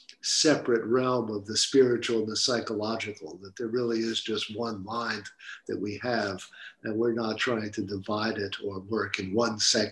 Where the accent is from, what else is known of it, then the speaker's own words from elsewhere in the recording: New York City, New York, United States; I say I'm a teacher, I'm a father, I'm a New Yorker.